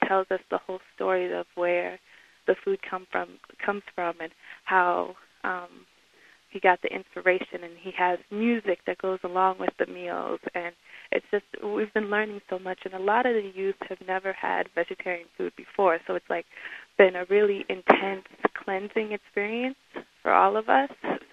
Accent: Washington, District of Columbia, United States; I'm actually from Washington, D.C., so the whole other side of the country

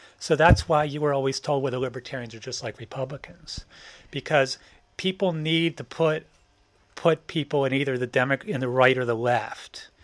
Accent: Baltimore, Maryland, United States; I grew up in Baltimore City, the same city as Nancy Pelosi. It's a very African-American city, a very black city. I grew up in a nice academic Jewish enclave

